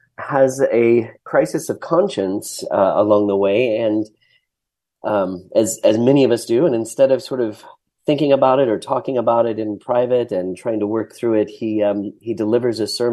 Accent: Idaho, United States; And certainly having grown up in Idaho, I just didn't recognize my home state in terms of the way it was, represented and the way people were treating one another.

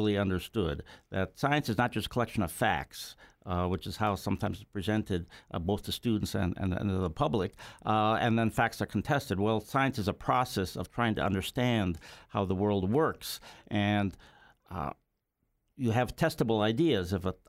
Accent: Wisconsin, United States; Senator Proxmire, who was a senator in my home state of Wisconsin

